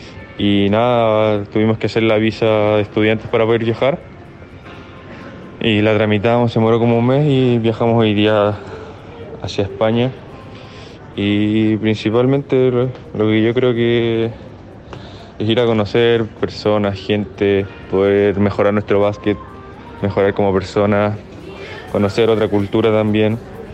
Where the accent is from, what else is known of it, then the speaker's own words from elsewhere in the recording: Osorno, Los Lagos, Chile; born there; Yo nací en Osorno